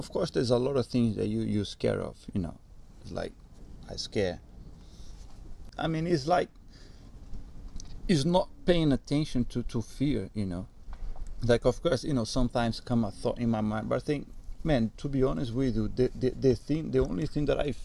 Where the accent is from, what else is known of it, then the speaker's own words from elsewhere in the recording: Rio de Janeiro, Brazil; English is a second language; I jumped into out of a bridge in Rio, my hometown.